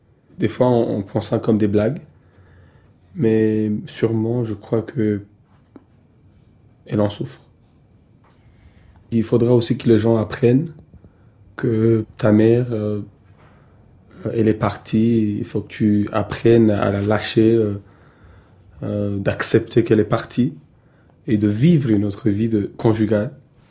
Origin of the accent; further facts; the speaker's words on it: Rwanda; Je suis rwandais, rescapé du génocide contre les Tutsis. J'ai 28 ans, je suis né dans une famille de 6 personnes.